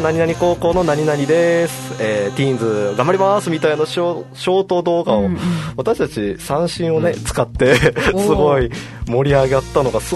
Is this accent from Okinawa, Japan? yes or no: yes; Okinawa, Japan; 逆に沖縄出身ですごい良かったなっていうのもありました